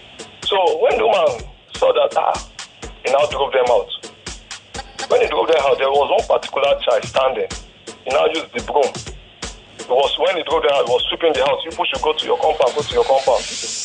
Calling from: Ojo, Lagos, Nigeria; I'm calling from Ojo.

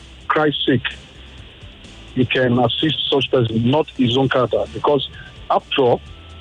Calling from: Ikeja, Lagos, Nigeria; I'm calling from Ikeja.

